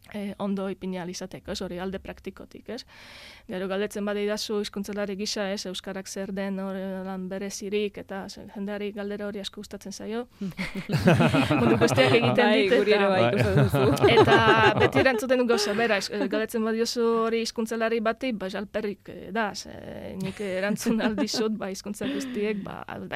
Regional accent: Poznań, Greater Poland Voivodeship, Poland; born there; Basque is a second language

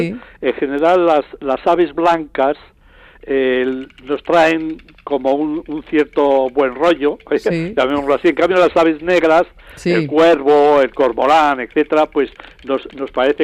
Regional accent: Vitoria, Basque Country, Spain; Yo recuerdo de chaval, en Vitoria, en todas las iglesias había cigüeñas

